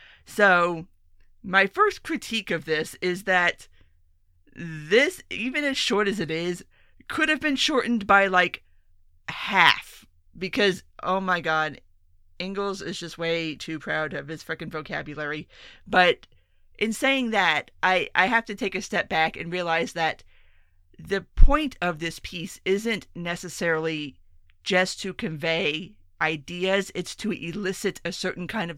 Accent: Florida, United States; born there; I was born in South Florida in 1981, which was roughly a year after the Mariel boat lift.

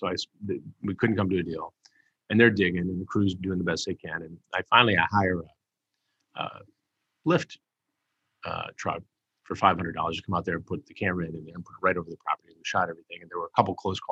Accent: Detroit, Michigan, United States; Now, I grew up in Detroit, right?

